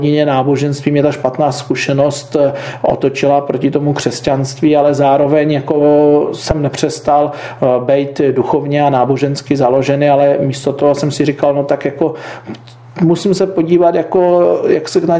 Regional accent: Beskydy, Czechia; já pocházím z Beskydských hor a když mi byly zhruba 4 roky, moji rodiče se rozvedli

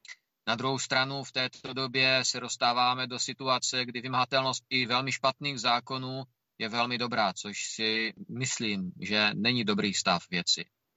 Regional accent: Moravia, Czechia; Jsem Čech, jsem Moravák, to úplně jedno, kde se budeme situovat.

